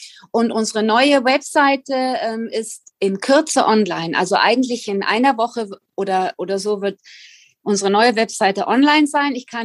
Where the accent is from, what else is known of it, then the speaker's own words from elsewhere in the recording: Germany; moved away as an adult; Ich habe natürlich Heimweh. Ich vermisse meine Heimat Deutschland zutiefst.